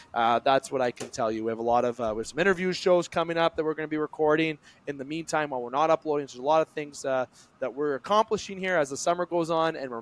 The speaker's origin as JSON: {"language": "English", "country": "Canada", "said": "Okay, I'm Canadian, just so everybody knows."}